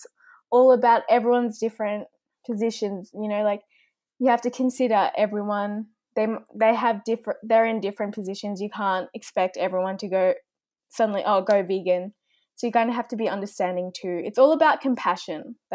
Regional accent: Australia; born there; Well, both my parents were born in Korea, but I was born in Australia.

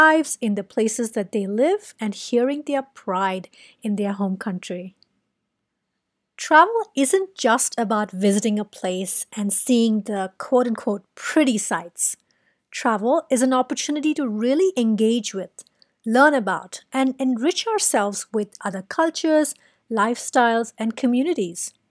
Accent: India; Funny thing is that even though I'm Indian

